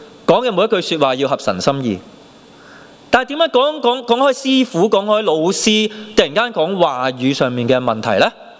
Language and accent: Cantonese; Hong Kong; 但我哋香港人通常點啊？快快地說，快快地動怒噶嘛